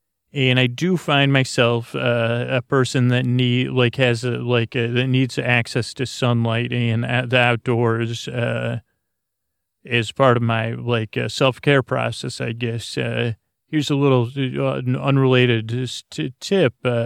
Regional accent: Syracuse, New York, United States; let me take you all the way to Central New York to the 315 area code where I grew up in Syracuse, New York.

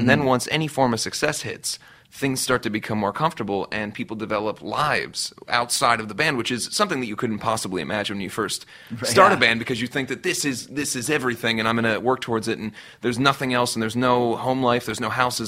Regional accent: Cincinnati, Ohio, United States; especially where I grew up in Cincinnati, Ohio, a lot of the people that I grew up around had jobs and kids

